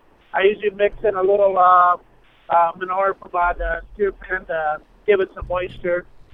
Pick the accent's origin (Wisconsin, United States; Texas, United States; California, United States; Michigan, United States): Wisconsin, United States; Actually, I'm from Wisconsin, but I'm driving to Kansas right now.